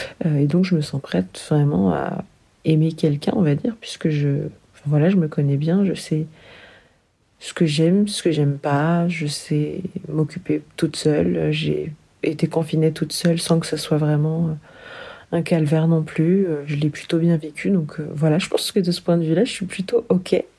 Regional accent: Paris, Île-de-France, France; je viens de Paris. J'ai 25 ans et je suis célibataire depuis plus d'un an maintenant.

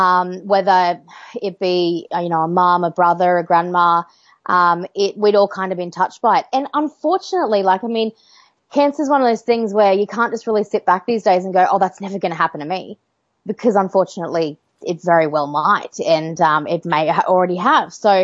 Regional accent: Queensland, Australia; also born or lived in Adelaide, Australia; I'm actually from Central Queensland originally, and then went to Adelaide for 3 years doing radio, and then ended up on the coast.

